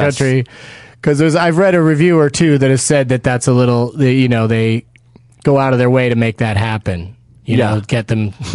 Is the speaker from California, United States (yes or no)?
yes; San Diego, California, United States; as a kid growing up in San Diego, my high school drama teacher would make us go see plays for extra credit.